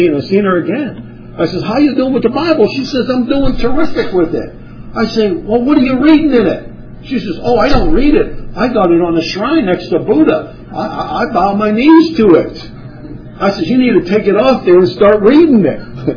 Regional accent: Pittsburgh, Pennsylvania, United States; Okay, turn to Luke 16. I'm from Pittsburgh. Greetings from the saints in Pittsburgh

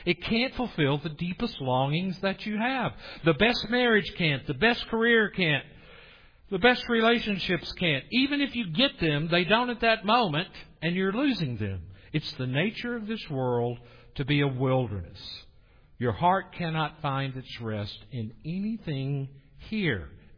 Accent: East, United States; I'm from the East. I think of places like North Carolina or Eastern Tennessee.

